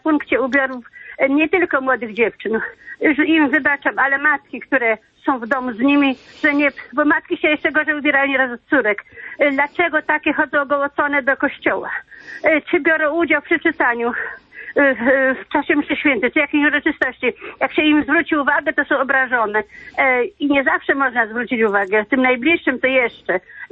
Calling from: Świdnica, Lower Silesian Voivodeship, Poland; przy telefonie jestem przeszczęśliwa, dzwonię ze Świdnicy pięknej, słonecznej

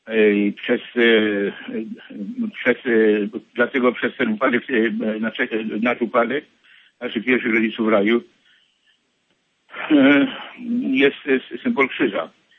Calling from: Chicago, Illinois, United States; ja jestem z Chicago.

